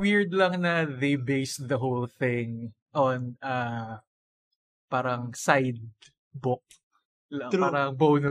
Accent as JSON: {"language": "Tagalog", "town": "Lucena", "region": "Calabarzon", "country": "Philippines", "tie": "born or raised there", "said": "dito sa amin sa Lucena, wala pang SM. So, walang national bookstore."}